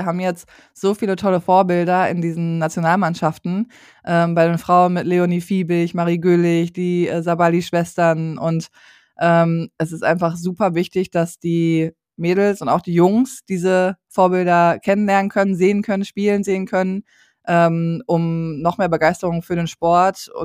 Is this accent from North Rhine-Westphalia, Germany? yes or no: yes; Essen, North Rhine-Westphalia, Germany; ich bin ja geboren und aufgewachsen in Essen. Also ich bin ja ein Ruhrpott-Kind. Ich weiß nicht, ob man es hört.